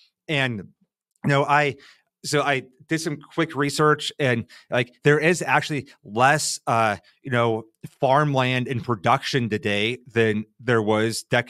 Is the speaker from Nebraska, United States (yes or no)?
yes; Nebraska, United States; You know, I grew up farm in Nebraska